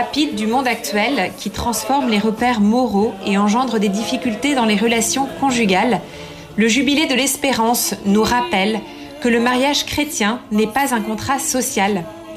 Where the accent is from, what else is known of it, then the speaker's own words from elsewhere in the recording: Nigeria; Je viens du Nigeria, d'Afrique, mais ici, pratiquement toutes les langues sont représentées